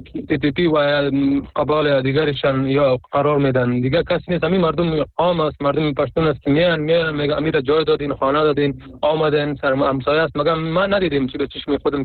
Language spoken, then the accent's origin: Persian; Afghanistan; در اصل افغان و کل افغان هستیم، چی اون پشتون هستیم، ما پشتون هستیم